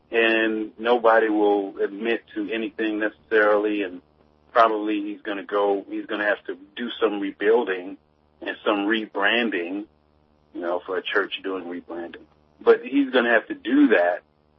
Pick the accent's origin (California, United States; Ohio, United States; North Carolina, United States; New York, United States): North Carolina, United States; Durham; I grew up here in Durham. We have Granville County. That's where my parents are from.